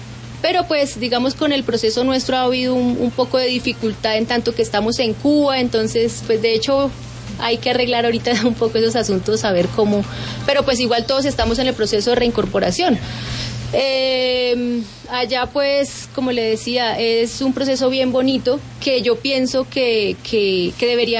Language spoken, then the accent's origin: Spanish; Colombia; Somos la delegación colombiana